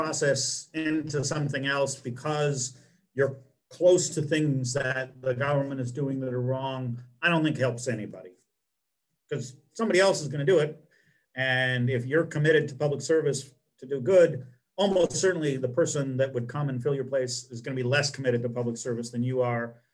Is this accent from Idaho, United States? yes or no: yes; Boise, Idaho, United States; I grew up in Boise, Idaho, and if any of you have heard of Boise